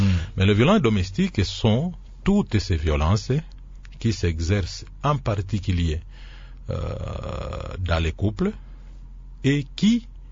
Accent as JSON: {"language": "French", "region": "Équateur", "country": "DR Congo", "said": "Parce que lorsque vous allez chez nous en Équateur, vous voyez"}